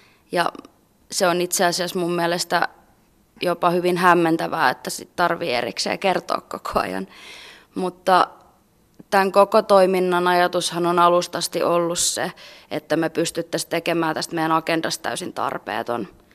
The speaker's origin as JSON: {"language": "Finnish", "town": "Kouvola", "region": "Kymenlaakso", "country": "Finland", "tie": "born or raised there", "said": "tuolla mun kotiseudulla Kouvolassa, tai tarkemmin Kuusankoskella"}